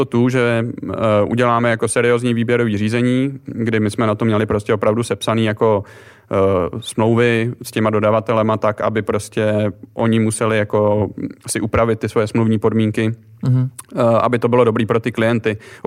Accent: Nové Město na Moravě, Vysočina Region, Czechia; já jsem z Nového Města na Moravě, takže jako 3/4 hoďky

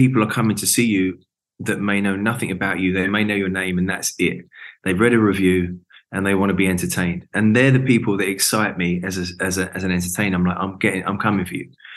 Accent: London, United Kingdom; born there; I was born in Southeast London

